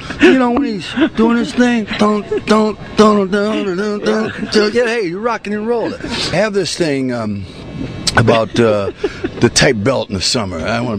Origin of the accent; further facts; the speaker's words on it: Pittsburgh, Pennsylvania, United States; Growing up in Pittsburgh, I wanted to be a dancer. I wanted to dance.